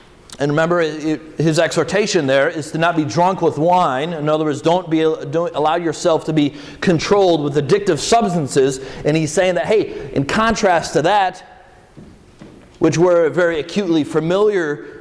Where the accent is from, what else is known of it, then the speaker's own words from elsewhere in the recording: Chicago, Illinois, United States; from Milwaukee or Chicagoland area, as I grew up. One of the fascinating things that I observed in growing up in the Chicagoland area